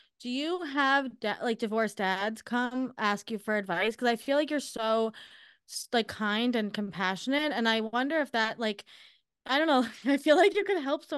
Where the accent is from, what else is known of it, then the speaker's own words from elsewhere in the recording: New York, United States; So you come, the coffee's hot. We're from Long Island. So that's all we know.